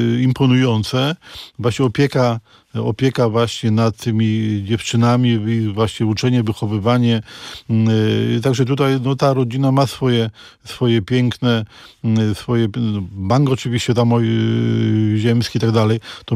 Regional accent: Łódź Voivodeship, Poland; ja pochodzę tam z ziemi rawskiej i tam też się mówi kumoter

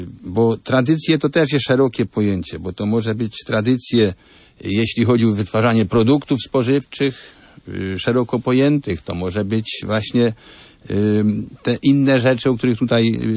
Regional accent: Subcarpathian Voivodeship, Poland; A tradycja u nas na Podkarpaciu przykładowo to właśnie było rodziny wielodzietne.

